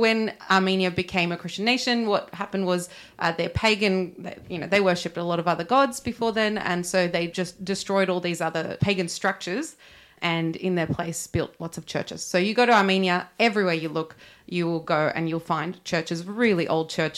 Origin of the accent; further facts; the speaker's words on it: Australia; born there; So I was born in Australia. But they're both ethnically Armenian.